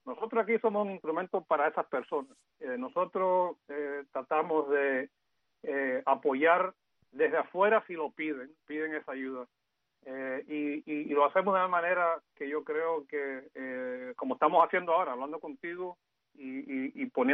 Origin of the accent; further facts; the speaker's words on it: United States; yo nunca he estado en Cuba, yo nací aquí. Yo soy de padres cubanos, yo soy gringo